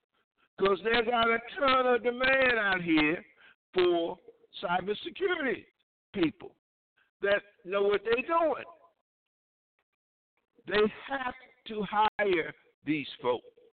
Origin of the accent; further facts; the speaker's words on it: Dillon, South Carolina, United States; yeah, I'm from South Cackalacka, right there, Two Shoe Town, right there, south of the border. As soon as you hit the South Carolina line, you blinked your eye, country town, you missed it. Dillon, South Carolina.